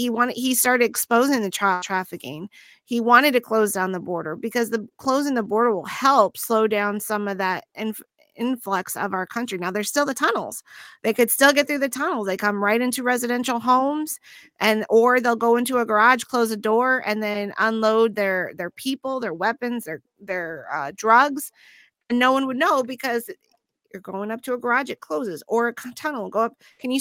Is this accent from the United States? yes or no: yes; United States; And, you know, as an American, I always thought, wow, our country's so much morally better than other countries.